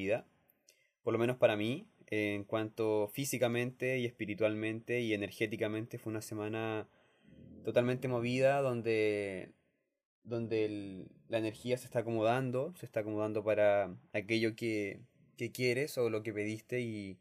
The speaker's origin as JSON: {"language": "Spanish", "country": "Chile", "said": "Porque me di cuenta que en estas fechas, próximo a fiestas patrias en mi país y próximo al 18 de septiembre y todo eso"}